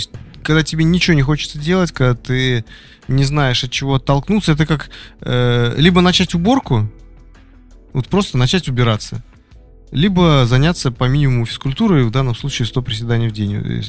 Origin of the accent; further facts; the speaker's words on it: Russia; born there; То есть я очень рад, что я родился именно вот в России.